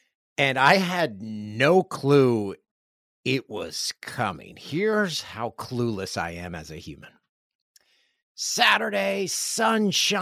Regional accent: Peterborough, Ontario, Canada; Every road had a street on it in my hometown of Peterborough, Ontario.

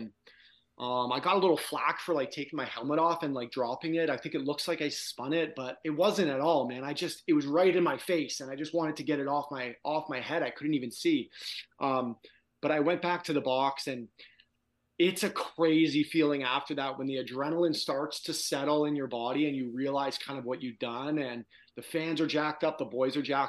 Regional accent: Toronto, Ontario, Canada; I talked about growing up in Toronto and watching the Battle of Ontario.

